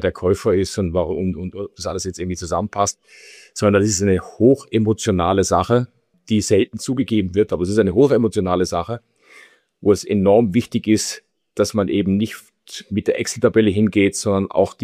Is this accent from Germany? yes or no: no; Austria; dass die Deutschen nicht anders als Österreicher, wir sind da eher bei denen, die lange an den Dingen festhalten.